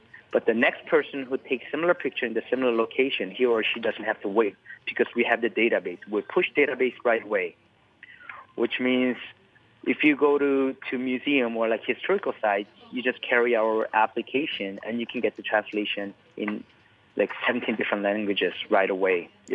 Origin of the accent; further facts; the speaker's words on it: South Korea; first language Korean; English is a second language; Right, but we speak in English to communicate with each other. Even my mother tongue is Korean, your mother tongue is Bahasa Malay